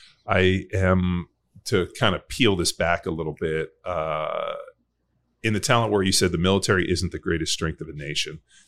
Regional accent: United States; you know, this is, you know, as an American and, you know, we are subscribed to this

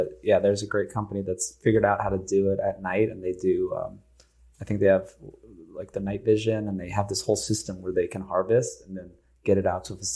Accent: Hawaii, United States; And I'm from Hawaii, and they have a lot of Axis deer.

